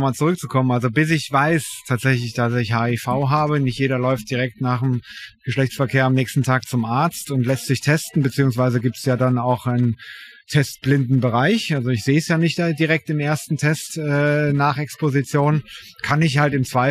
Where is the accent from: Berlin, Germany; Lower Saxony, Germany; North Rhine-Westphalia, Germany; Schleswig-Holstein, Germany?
North Rhine-Westphalia, Germany; Ich als Niederrheiner bin da natürlich prädestiniert dafür. Oder wie andere Menschen sagen, ich komme ja aus Ostholland.